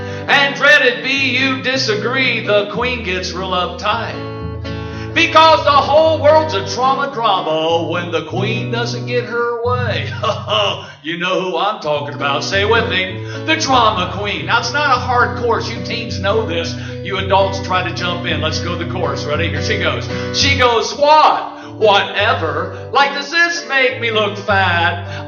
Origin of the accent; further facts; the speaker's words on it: Indiana, United States; We started in Connersville, Indiana. I grew up in Indiana